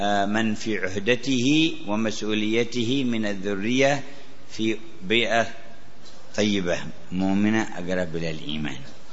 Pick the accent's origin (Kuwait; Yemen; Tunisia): Yemen; وبعض الصالحين في بعض المناطق هنا عندنا في اليمن